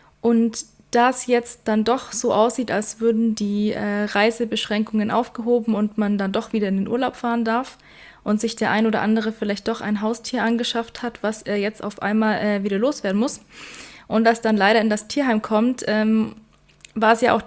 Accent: Weißenhorn, Bavaria, Germany; ich komme aus Weißenhorn

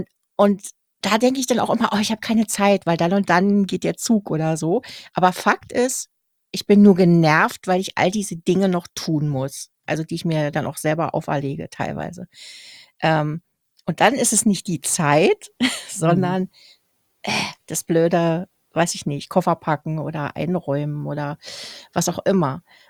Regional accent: Berlin, Germany; Ich komme aus Berlin, da redet man so.

